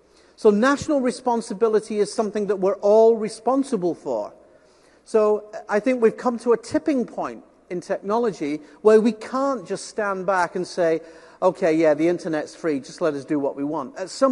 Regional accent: United Kingdom; Being a Brit and from the other side of the pond, of course, I'll also kind of talk about our government's response as well.

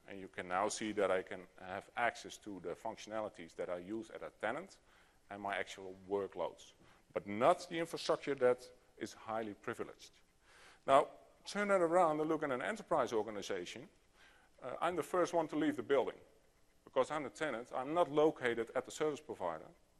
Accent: Katwijk, South Holland, Netherlands; English is a second language; Now, my hometown is there, in there as well, and I'll highlight it for you. It's, and I'll pronounce it in Netherlands, it's called Katwijk. It's near the sea, so I can walk within a couple of minutes to the beach

